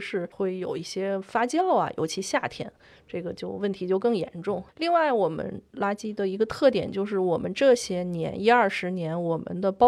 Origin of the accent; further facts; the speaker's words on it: Beijing, China; 我小时候住在北京的四合院里面然后家里面冬天是烧煤的